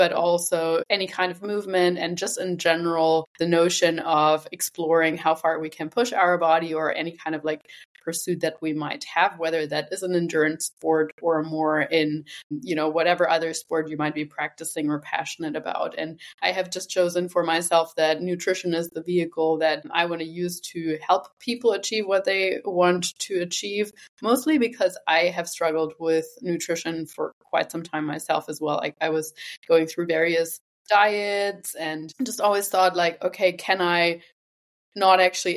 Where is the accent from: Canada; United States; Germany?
Germany; English is a second language; moved away as an adult; also born or lived in New Zealand; I'm originally from Germany. I haven't actually lived there since 2009. I moved to New Zealand for about 10 years and have been digital nomading, so to speak, for the last 6 years, traveling around the globe and working remotely.